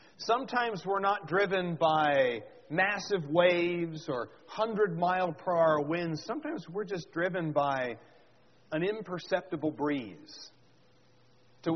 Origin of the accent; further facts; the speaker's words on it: Oregon, United States; Whenever I go to the beach, because I grew up in Oregon, so it's not like I've never been to the beach or anything